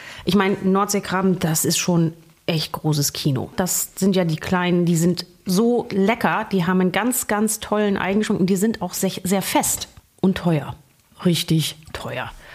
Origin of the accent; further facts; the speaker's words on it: Northern Germany, Germany; ich bin ja eine Norddeutsche